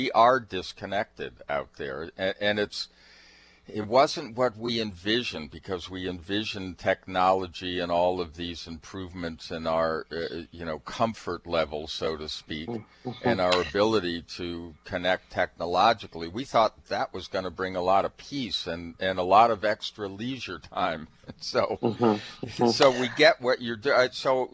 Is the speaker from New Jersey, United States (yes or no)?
no; Seattle, Washington, United States; Well, hey, we're from Seattle, so we're going to find out what this is all about.